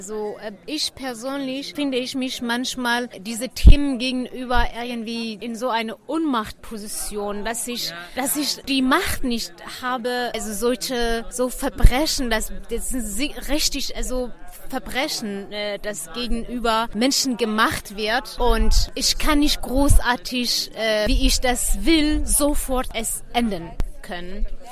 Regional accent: Leipzig, Saxony, Germany; Ich komme aus Leipzig.

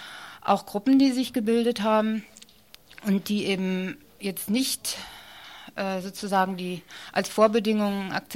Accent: Palestine; Ich würde mich als Palästinenser da nicht aufstellen lassen

